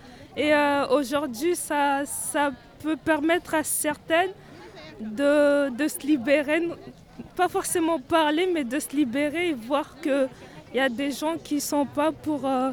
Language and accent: French; France; je suis française d'une mère étrangère.